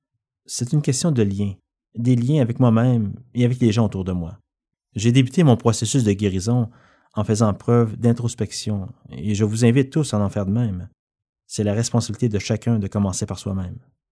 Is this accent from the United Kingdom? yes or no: no; Canada; En tant que Canadienne, je trouve stupéfiant que nous parlions souvent de notre merveilleux pays